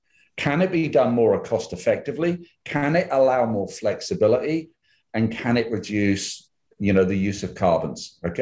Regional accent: United Kingdom; now in United States; you can tell by my accent. I come from this little island outside of Europe there, or, you know, called the UK. But I'm living here over here in the US now

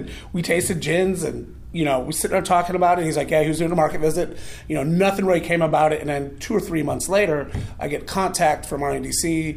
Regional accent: Buffalo, New York, United States; born there; I was born in Buffalo, New York.

